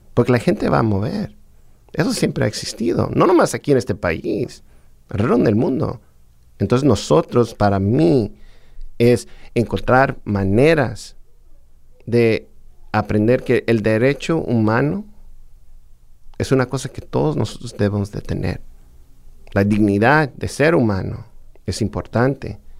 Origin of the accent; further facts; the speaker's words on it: Los Angeles, California, United States; Yo soy de Los Ángeles. Mis padres vinieron de México. Yo me creí en un barrio que se llama Boyle Heights, que muchas veces la gente lo confunde con el este de Los Ángeles porque están lado a lado.